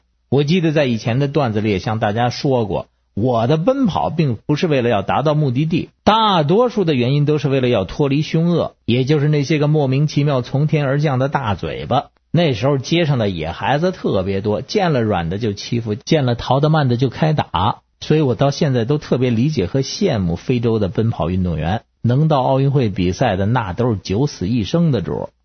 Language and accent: Chinese; Beijing, China; born there; 看来我生在北京还算是我有福气